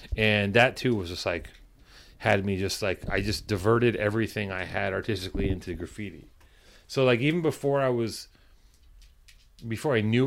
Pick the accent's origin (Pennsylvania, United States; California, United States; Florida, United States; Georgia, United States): California, United States; Venice; I was writing when I was a little kid, and I grew up in Venice.